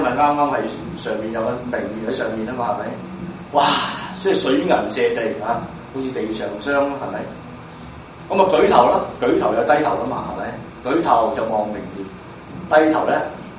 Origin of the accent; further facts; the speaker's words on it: China; 即係我哋唐詩啊，我哋中國人寫唐詩咧就押韻嘅